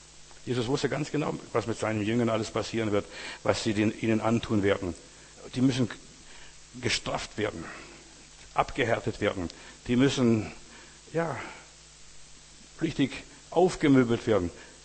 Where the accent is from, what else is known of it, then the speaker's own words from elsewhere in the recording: Germany; also born or lived in Soviet Union; Ich bin ein Europäer, ich bin ein Deutscher, aber letztendlich bin ich ein Christ, ein Kind Gottes.